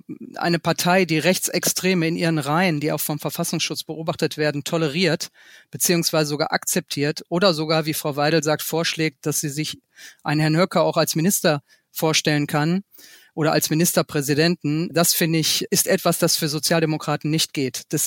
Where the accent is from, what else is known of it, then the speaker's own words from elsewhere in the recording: North Rhine-Westphalia, Germany; Ich komme aus dem Ruhrgebiet und es ist uns wichtig, dass viele Menschen, so bin ich groß geworden